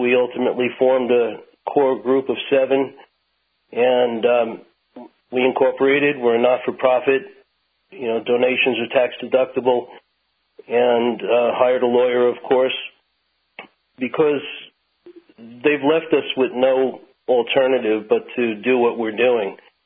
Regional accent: Smithtown, New York, United States; Well, yeah, I grew up in Smithtown.

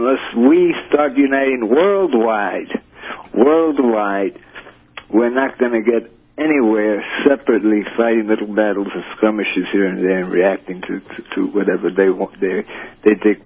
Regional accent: New York, United States; from the Lower East Side.

